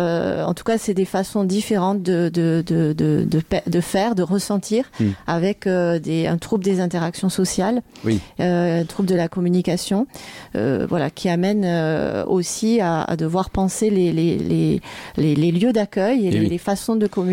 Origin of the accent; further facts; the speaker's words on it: Toulouse, Occitanie, France; now in Landes, France; Oui, alors moi je suis dans les Landes depuis une trentaine d'années déjà. Je suis toulousaine sinon.